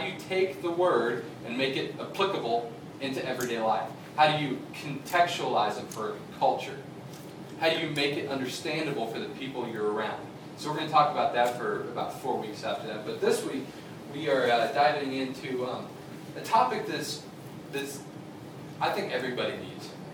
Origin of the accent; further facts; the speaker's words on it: Cincinnati, Ohio, United States; now in Wisconsin, United States; and I moved to Wisconsin. I'm from Cincinnati, where baseball is everything.